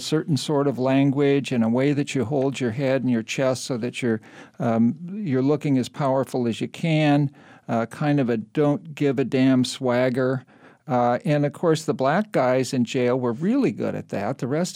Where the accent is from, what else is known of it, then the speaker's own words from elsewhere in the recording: California, United States; I grew up in the East San Gabriel Valley, learned to speak Spanish, went to school in a real integrated settings